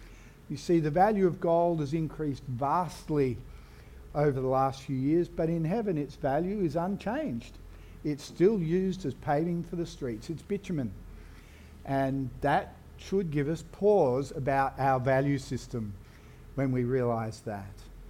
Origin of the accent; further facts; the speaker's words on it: Australia; Oh yeah, I'm an Aussie, I'm a Christian.